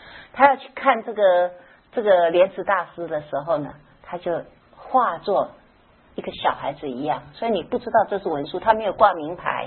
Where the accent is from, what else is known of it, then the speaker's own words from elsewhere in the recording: China; 我们中国人呢是很有福报的